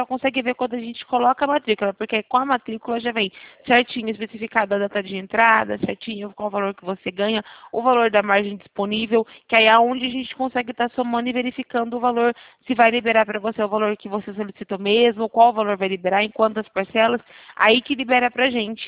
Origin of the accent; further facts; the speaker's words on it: São Paulo, Brazil; eu sou aqui de São Paulo, a gente fica aqui em São Paulo.